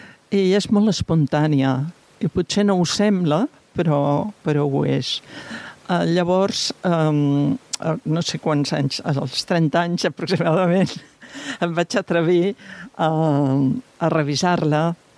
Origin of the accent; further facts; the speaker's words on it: Catalonia, Spain; com que jo soc de poble, soc del Pallars, aquestes autores que han viscut també en zones rurals